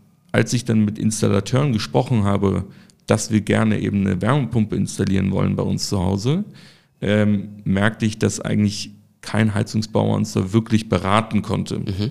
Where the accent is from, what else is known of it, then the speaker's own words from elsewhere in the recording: Munich, Bavaria, Germany; meine Eltern wohnen in München, also ich komme ja auch ursprünglich aus München